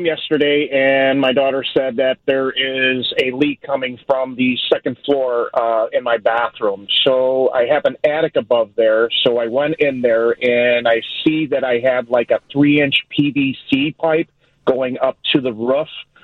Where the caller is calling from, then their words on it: Chicago, Illinois, United States; I'm calling from Chicago, but I live in unincorporated New Lenox.